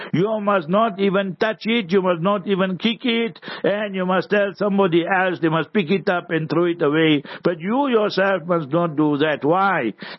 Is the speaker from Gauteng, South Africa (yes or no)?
yes; Heidelberg, Gauteng, South Africa; born there; I was born in Heidelberg in Transvaal, now Gauteng. And it was a location. We were few Indians surrounded by the Africans